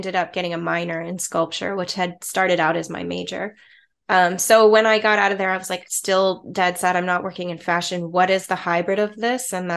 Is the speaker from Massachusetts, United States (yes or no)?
no; Richmond, Virginia, United States; I went to school for fashion design in my hometown, which is Richmond, Virginia. So middle of the East Coast of the US.